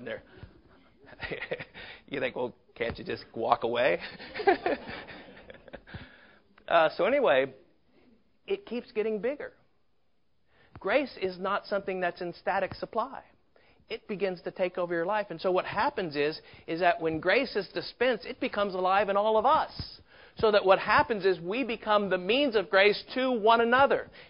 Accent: Miami, Florida, United States; Now, I grew up in the South, Miami, Southern Florida.

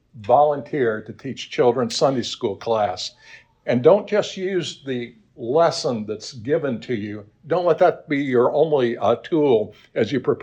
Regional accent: Rock Island, Tennessee, United States; I grew up in my hometown is Rock Island, Tennessee. Did I tell y'all about that last week? Just a very small town, less than 100 people.

